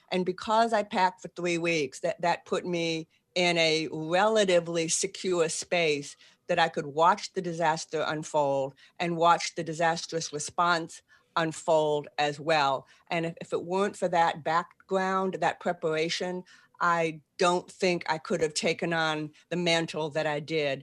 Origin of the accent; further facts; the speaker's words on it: Boston, Massachusetts, United States; I am. That's where I can park the car in the ya